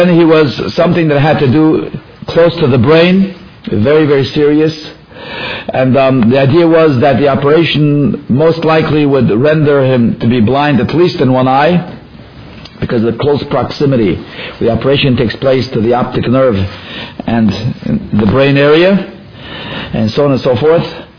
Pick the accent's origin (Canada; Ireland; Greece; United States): Canada; Toronto, Ontario; He actually grew up in Toronto, which was my hometown.